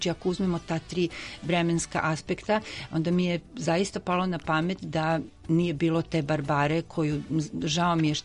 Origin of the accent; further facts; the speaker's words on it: Belgrade, Serbia; born there; rođena sam u Beogradu